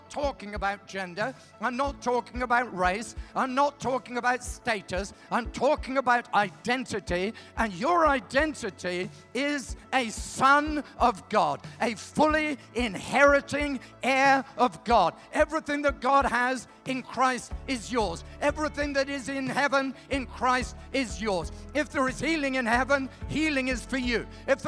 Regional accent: England, United Kingdom; I was brought up in England in a traditional church. I wasn't a Christian.

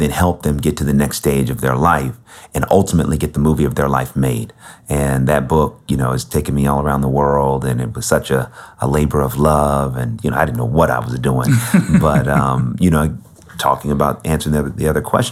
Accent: California, United States; Because, you know, growing up, I grew up in the Bay Area. I'm the middle child of three boys.

